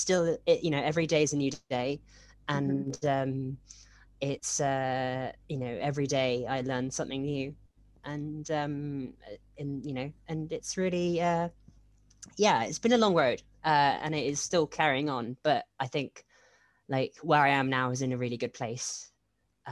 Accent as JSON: {"language": "English", "town": "Winchester", "region": "South East England", "country": "United Kingdom", "tie": "born or raised there", "said": "It is a matter of fact. It is what it is. The population is the population. And it just, so Winchester and sort of, I'd definitely say Hampshire as a whole is quite, has a very similar population diversity."}